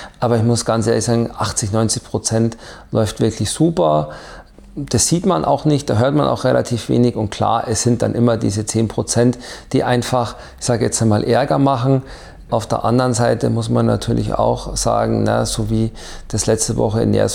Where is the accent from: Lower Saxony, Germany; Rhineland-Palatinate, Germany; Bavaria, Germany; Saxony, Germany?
Bavaria, Germany; now in Coburg, Germany; Ich bin ja gebürtiger Oberbayer. Ich komme so ein bisschen eben aus einer anderen Ecke von Bayern.